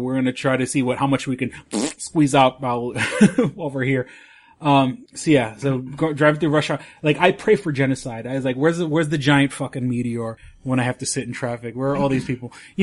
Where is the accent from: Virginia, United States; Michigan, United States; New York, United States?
New York, United States; Manhattan; now in Rochester, United States; Yes, growing up in Manhattan, I know Manhattan.